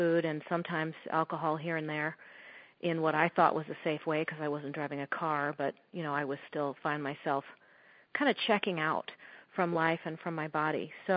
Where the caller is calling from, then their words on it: St. Louis, Missouri, United States; I am calling in from St. Louis.